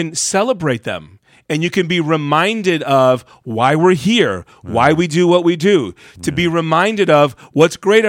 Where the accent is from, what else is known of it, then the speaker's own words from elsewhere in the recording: New York, United States; Why are New Yorkers, I'm a New Yorker, why are New Yorkers so friendly during this time?